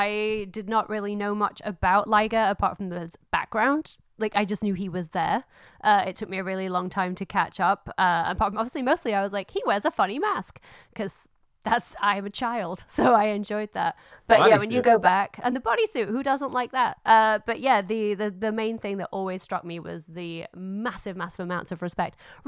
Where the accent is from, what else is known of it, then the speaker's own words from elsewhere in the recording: United Kingdom; That obviously being a British person, I'm like, I know 1,000 of you